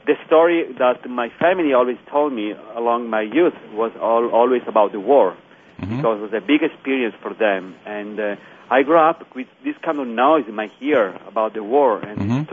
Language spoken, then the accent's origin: English; Italy; moved away as an adult; now in Brooklyn, United States; I'm in New York City right now. I'm living in Brooklyn. I moved here 3 years ago from Italy and tried to build a new career here.